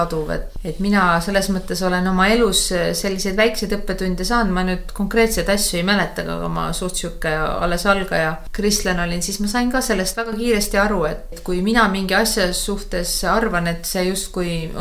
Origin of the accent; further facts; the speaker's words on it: Tallinn, Harju County, Estonia; moved away as an adult; now in Võru, Estonia; Kui mina tulin ka Tallinnast Võrru kolisin ära, abiellusin oma abikaasaga